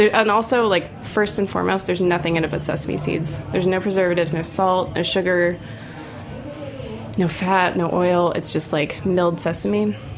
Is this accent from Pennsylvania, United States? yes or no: yes; New Hope, Pennsylvania, United States; I grew up outside of Philly in a little town called New Hope, which is on the Delaware River.